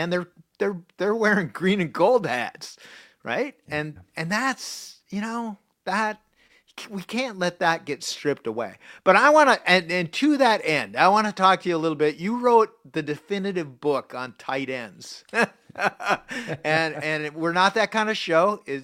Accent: River Falls, Wisconsin, United States; I'm from River Falls on the other side of the state.

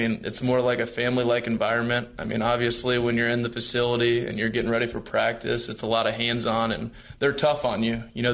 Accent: Columbus, Ohio, United States; growing up in Columbus, Ohio, obviously watching Ohio State, my parents went there

